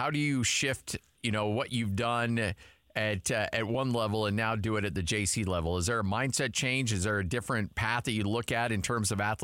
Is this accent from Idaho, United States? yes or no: yes; Idaho, United States; born or raised there